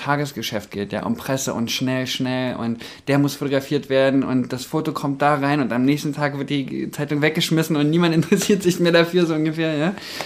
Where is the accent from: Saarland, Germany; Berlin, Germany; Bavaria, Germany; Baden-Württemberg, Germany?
Berlin, Germany; Gehe ich jetzt wieder zurück nach Berlin? Weil ich komme ja ursprünglich aus Berlin.